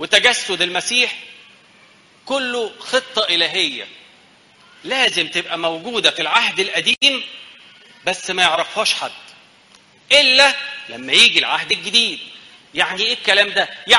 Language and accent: Arabic; Egypt; احنا مصريين صح؟